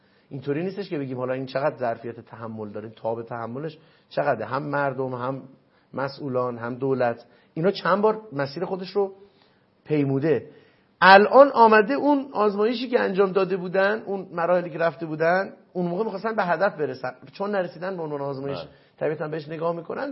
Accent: Iran; البته من به عنوان یه ایرانی مطالبه گرم واقعا،

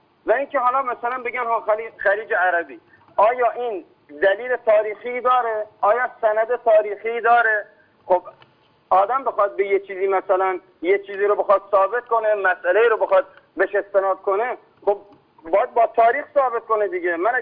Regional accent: Khuzestan, Iran; به عنوان یک عرب خوزستانی از نام خلیج فارس دفاع میکنم، افتخار میکنم که من یک عرب ایرانی هستم

